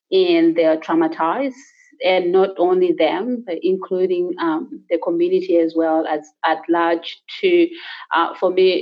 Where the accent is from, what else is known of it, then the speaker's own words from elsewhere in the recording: Uganda; now in Sydney, Australia; So I'm originally from Uganda, and I have been living in Australia since 2011, and I live in, New South Wales, Sydney.